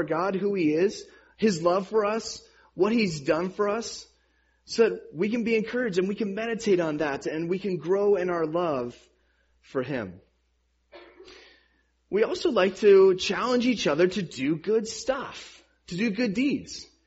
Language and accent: English; the South, United States; Because growing up in the South, if there's a snowflake in the air, people are way too afraid to come to church.